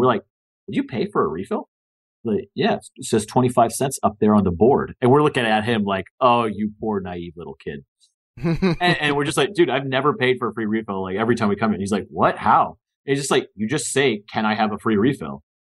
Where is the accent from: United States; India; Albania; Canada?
India; My Indianness like, I'm like naturally cheap because I'm Indian